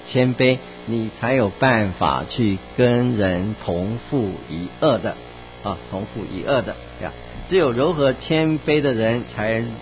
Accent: Taiwan; 我是来自台湾的

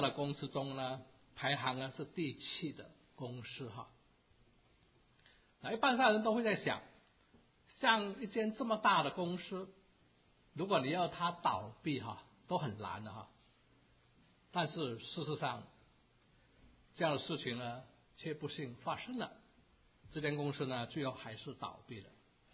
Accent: Canada; 那也发生在我们的加拿大。我不知道大家还记不记得在几年前我们加拿大人呢引以为荣的

